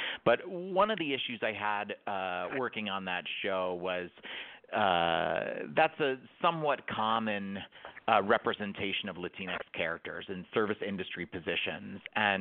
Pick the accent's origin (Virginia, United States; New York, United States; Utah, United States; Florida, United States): Florida, United States; Miami; And this is also just really really true and authentic to Miami, which is my hometown. It's where I grew up.